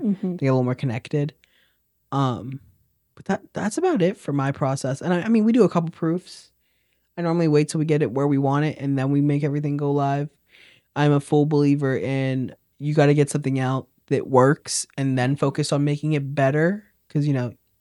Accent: Tyrone, Pennsylvania, United States; I'm from Tyrone, you know, so what can I say?

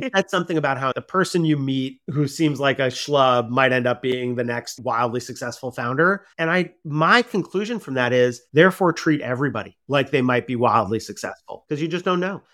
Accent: New York, United States; I'm a New Yorker, you know what it's like.

